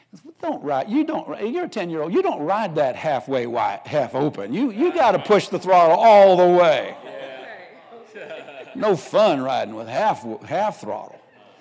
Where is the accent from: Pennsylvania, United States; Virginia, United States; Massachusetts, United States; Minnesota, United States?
Pennsylvania, United States; I grew up in Pennsylvania and on a farm. And Pennsylvania is a little like Wisconsin.